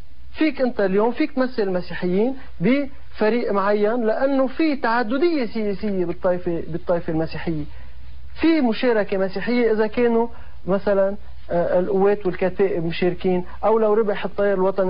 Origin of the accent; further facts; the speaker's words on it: Lebanon; نحن كلبنانيين لازم يكون طموحنا أنه ما يعود عنا ولا مشكلة مع جيراننا